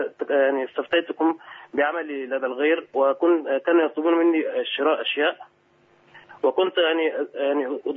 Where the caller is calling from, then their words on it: Riyadh, Riyadh Province, Saudi Arabia; من الرياض